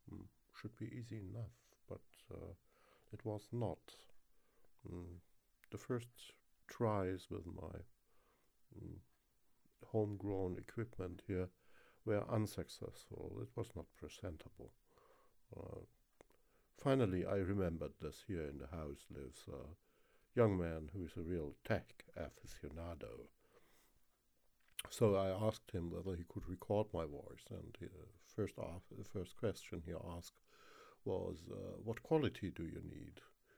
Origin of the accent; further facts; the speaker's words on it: Bavaria, Germany; accent: Southern Franconian; You have heard my accent. I don't know. I cannot quantify, qualify this. I cannot compete with Southern London, I'm pretty sure. All I have to offer is Southern Franconia.